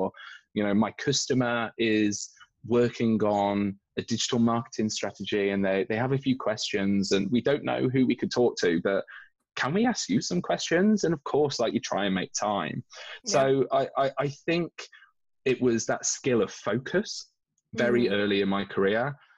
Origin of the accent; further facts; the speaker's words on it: United Kingdom; Maybe it's because we're British and trying to be polite